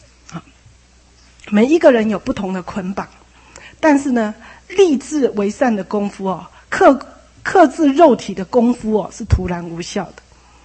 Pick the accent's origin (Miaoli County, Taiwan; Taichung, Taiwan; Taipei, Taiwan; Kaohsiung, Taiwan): Taipei, Taiwan; 我是台北人啊，那在家里也是老幺哈，女孩子的老幺